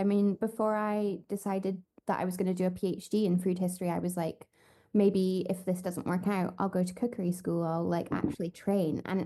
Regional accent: Scotland, United Kingdom; I'm from Aberdeenshire. I was born in Aberdeen and grew up sort of slightly inland near Craigiebar Castle

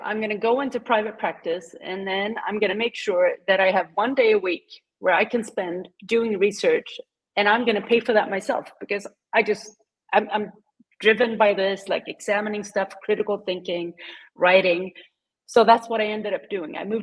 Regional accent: Stockholm, Stockholm County, Sweden; now in Doha, Qatar; today from Doha, Qatar in the Middle East. As you might see from my appearance, I am not from Doha, Qatar. I am originally from Stockholm, Sweden.

